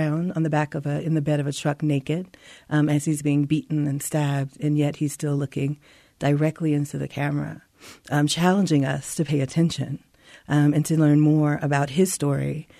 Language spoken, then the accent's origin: English; Mississippi, United States; And I'm from Mississippi, where lynching terror was pervasive.